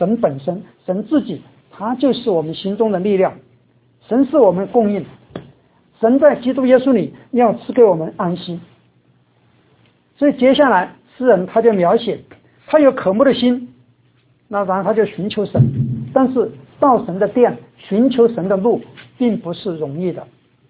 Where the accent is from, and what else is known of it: China; born or raised there